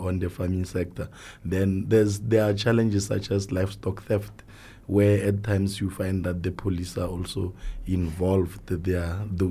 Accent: North West, South Africa; We've had some couple of projects in the Northwest, especially in the area where I hail from.

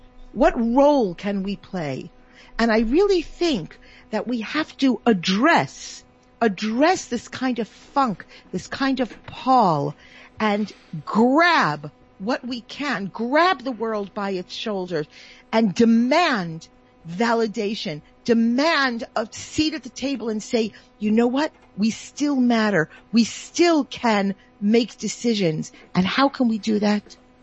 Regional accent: United States; I grew up in the secular world. I grew up in the West. I grew up in America.

